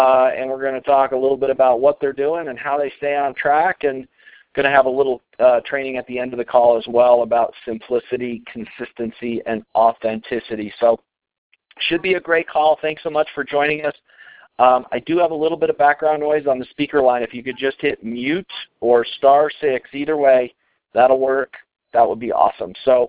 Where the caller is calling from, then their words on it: Colorado, United States; I'm calling in from Colorado tonight.